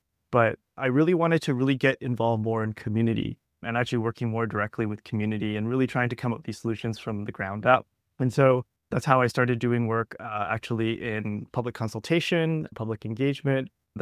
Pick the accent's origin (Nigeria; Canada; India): Canada; Scarborough, Ontario; And I grew up in Scarborough, so I kind of was aware of the story, right?